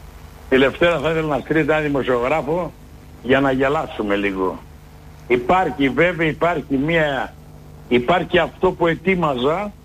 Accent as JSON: {"language": "Greek", "town": "Metochi", "region": "Central Greece", "country": "Greece", "lives_now": "Nea Artaki, Greece", "said": "Εγώ η καταγωγή μου είναι από το Μετόχι Δυρφείου Νεβίας. Είναι ένα χωριό 70-68 χιλιόμετρα από τη Χαλκίδα. Ζω και μένω στη Νέα Αρτάκη 27 χρόνια."}